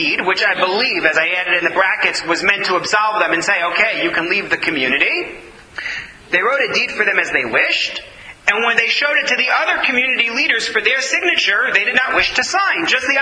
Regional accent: United States; I'm an American.

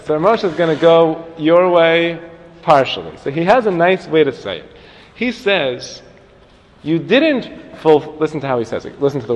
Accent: Brooklyn, New York, United States; You're all Brooklynites like me.

